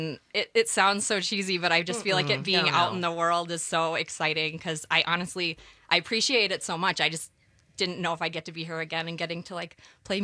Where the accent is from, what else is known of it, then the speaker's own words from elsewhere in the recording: Scotland, United Kingdom; born there; I was born in Scotland.